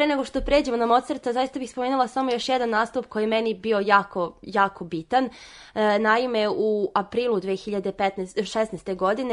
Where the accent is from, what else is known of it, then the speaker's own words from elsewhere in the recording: Kragujevac, Šumadija, Serbia; Naravno, ja sam iz Kragujevca, ja se ponosim time što sam odatle, jer mislim da je dosta dobrih i kvalitetnih muzičara došlo iz Kragujevca.